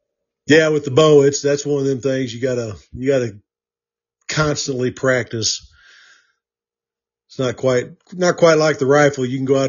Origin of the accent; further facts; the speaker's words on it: Missouri, United States; I grew up on whitetail, so that's, you know, I'm from Missouri, so that's, we don't have any muleys down there.